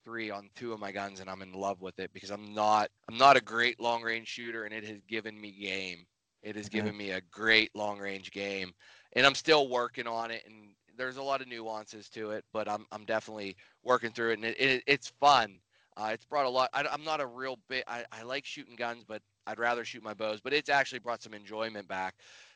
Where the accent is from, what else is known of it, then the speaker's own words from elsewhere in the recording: Pennsylvania, United States; I'm from Pennsylvania. I've never been west of Illinois.